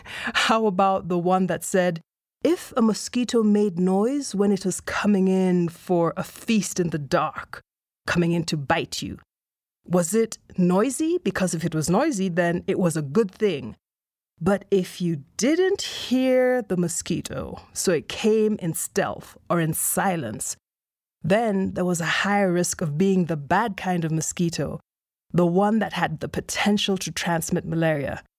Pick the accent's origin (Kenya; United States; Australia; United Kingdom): Kenya; Nairobi; See, I grew up in Kenya, one of the countries where this vaccine program is currently in effect. Though Nairobi, the city I grew up